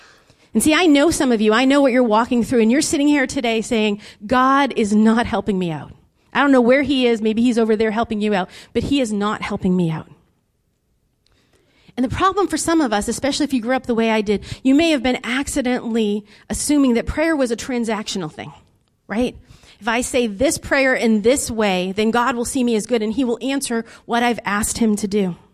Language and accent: English; Lowell, Massachusetts, United States; Do you know where I'm from? I'm from Lowell